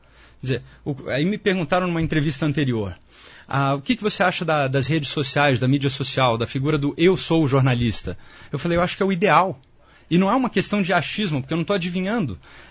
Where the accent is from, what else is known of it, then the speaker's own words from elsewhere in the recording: Rio de Janeiro, Brazil; E eu sou carioca, eu sou um cara expansivo, eu sou brincalhão.